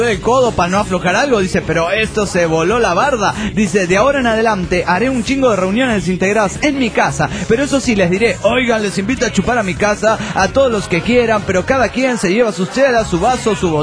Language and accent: Spanish; Monterrey, Nuevo León, Mexico; de Monterrey, Nuevo León, México.